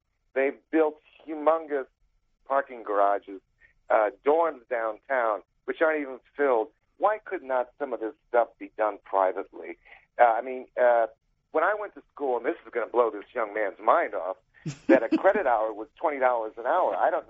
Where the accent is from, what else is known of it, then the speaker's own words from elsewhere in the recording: Akron, Ohio, United States; I'm from Akron, as you said, mm-hmm. and I've watched the University of Akron grow tremendously since I graduated in 79.